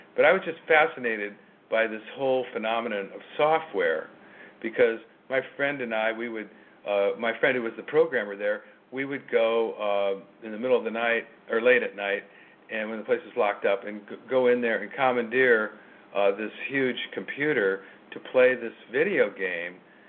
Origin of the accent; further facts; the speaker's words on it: California, United States; I grew up in the Bay Area, and I grew up during the 70s, came of age